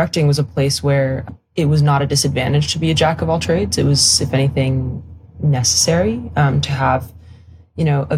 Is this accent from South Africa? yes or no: no; Paris, Île-de-France, France; English is a second language; now in United States; So I'm French. I am from Paris. I'm French and Polish, and I don't have an American passport. I have a French passport and a Polish passport.